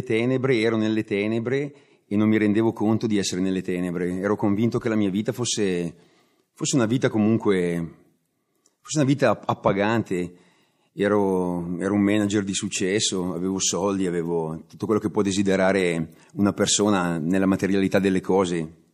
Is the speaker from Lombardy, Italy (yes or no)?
yes; Bergamo, Lombardy, Italy; Ho 52 anni, vengo da Bergamo e sono in comunità Cenacolo da quasi 7 anni.